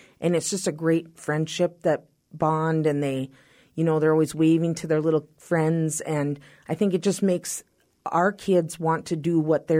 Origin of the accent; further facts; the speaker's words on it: Cramer, North Dakota, United States; Sure. I grew up in a small town in the central part of North Dakota. Cramer, North Dakota was the name of the town I grew up in, and I actually graduated from Newberg High School.